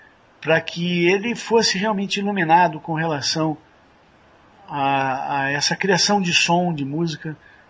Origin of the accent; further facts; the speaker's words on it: Uberaba, Minas Gerais, Brazil; now in Santos, Brazil; tenho 25 anos, sou natural de Uberaba, Minas Gerais. Moro atualmente em Santos, São Paulo.